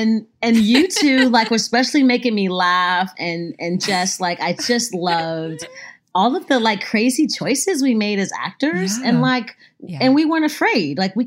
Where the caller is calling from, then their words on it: Louisiana, United States; I'm hugging you from Louisiana. I love you too so much.